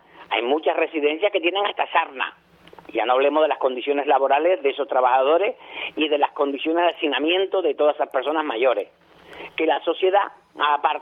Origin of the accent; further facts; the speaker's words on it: Cuba; now in Spain; Y yo soy de Cuba, sí.